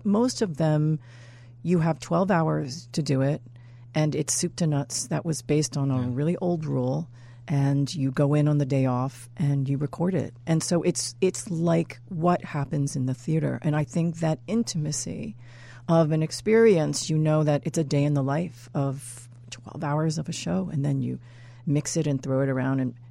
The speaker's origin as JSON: {"language": "English", "town": "Long Island", "region": "New York", "country": "United States", "said": "I was from Long Island and not even northern, you know, southern Long Island."}